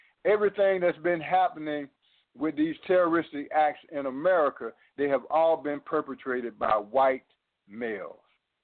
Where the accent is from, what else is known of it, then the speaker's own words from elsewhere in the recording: Atlanta, Georgia, United States; But when I grew up in Atlanta, police everywhere.